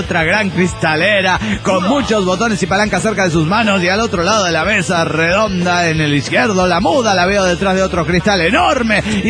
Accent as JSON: {"language": "Spanish", "town": "Santander", "region": "Cantabria", "country": "Spain", "said": "de Santander, España."}